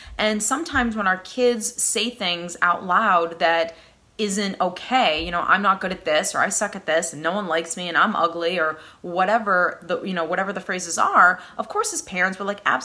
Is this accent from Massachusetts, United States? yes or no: yes; Boston, Massachusetts, United States; accent: Boston; I'm from New England, I'm from Boston, and I'm just thankful that my accent isn't as bad as it could possibly be.